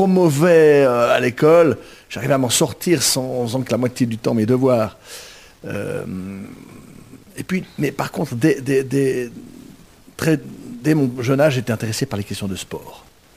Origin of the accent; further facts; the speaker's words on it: Geneva, Switzerland; also born or lived in Estavayer-le-Lac; Donc, je suis né à Estavayer-le-Lac. C'est sympa de naître pendant les vacances de ses parents. C'est peut-être mon petit côté flemmard vient de là, je ne sais pas. Mais j'ai toujours vécu à Genève.